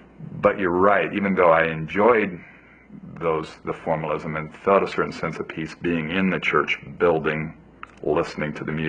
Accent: Ethiopia; I grew up in Ethiopia. My dad was a missionary there for 10 years. So I'm a pastor's kid, missionary's kid. We were a loving, good Christian family.

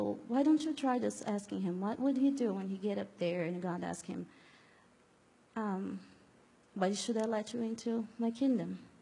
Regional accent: Brazil; English is a second language; I'm from Brazil.

